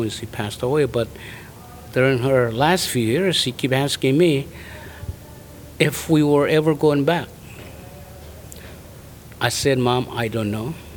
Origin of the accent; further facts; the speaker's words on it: Kwajalein Atoll, Marshall Islands; born there; also born or lived in Bikini; I was born on Kwajalein Atoll, and I've never heard of many things.